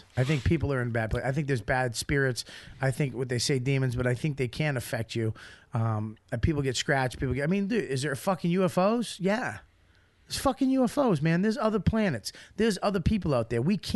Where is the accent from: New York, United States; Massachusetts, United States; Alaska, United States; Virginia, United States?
Massachusetts, United States; Boston; Yeah, I grew up in Boston.